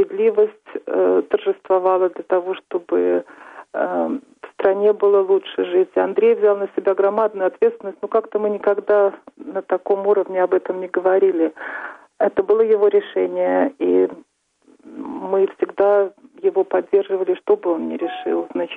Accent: Belarus; И я горжусь тем, что я белоруска.

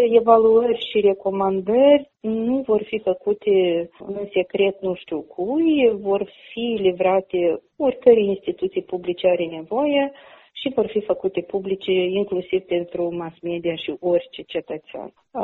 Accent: Moldova; m-am născut și am crescut în Republica Moldova

